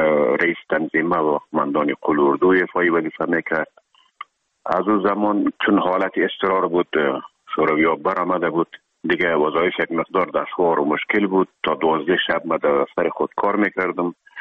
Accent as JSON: {"language": "Persian", "region": "Herat", "country": "Afghanistan"}